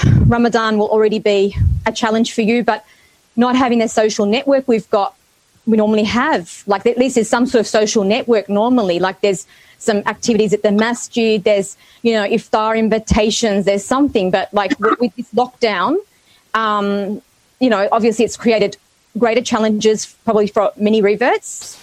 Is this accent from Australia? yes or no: yes; New South Wales, Australia; and myself, I'm from New South Wales, as most of you know.